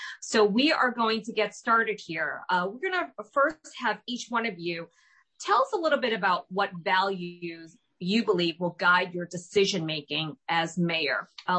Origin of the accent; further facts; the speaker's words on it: New York City, New York, United States; Pix11 reporter, and also an Asian American native New Yorker. New York City is my hometown. I'm proud of it.